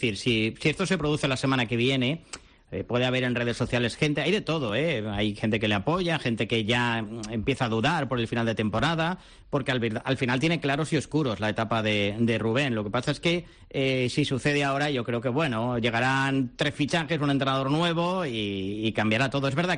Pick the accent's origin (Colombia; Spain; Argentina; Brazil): Spain; Extremadura; porque somos extremeños, nos llevemos bien